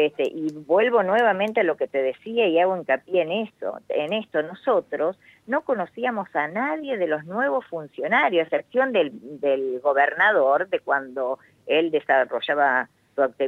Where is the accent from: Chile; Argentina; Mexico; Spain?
Argentina; San Salvador, Entre Ríos; born there; now in Tandil, Argentina; Yo soy nacida en Entre Ríos, en San Salvador, un pueblo arrocero. Nada más que hace más de 30 años que vivo en Tandil, me casé en Tandil y por eso me radiqué y formé mi familia acá.